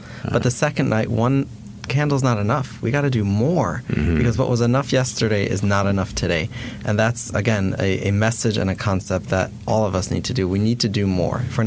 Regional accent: Detroit, Michigan, United States; I'm from Detroit.

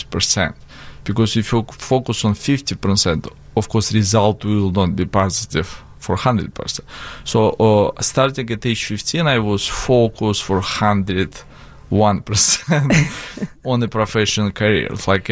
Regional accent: Moscow, Russia; In Moscow.

